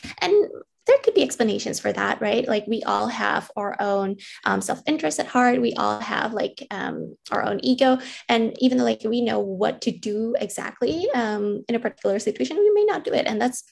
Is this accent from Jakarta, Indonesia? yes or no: yes; Jakarta, Indonesia; English is a second language; So I grew up in Indonesia, in Jakarta, when I was, what, like 9 or 10